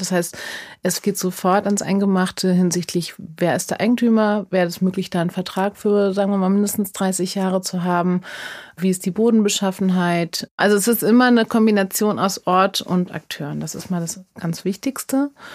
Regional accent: Berlin, Germany; Ich bin Berlinerin und kam nach Berlin zurück

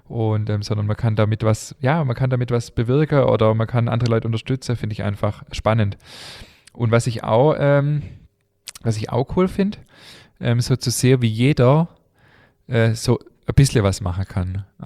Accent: Germany; wir sind hier in Deutschland geboren

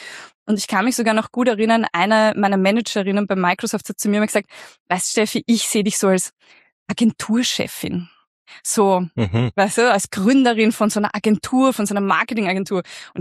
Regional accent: Vienna, Austria; Also ich bin tatsächlich wirklich eine echte Wienerin. Findet man gar nicht so oft. Und ich bin in Wien geboren.

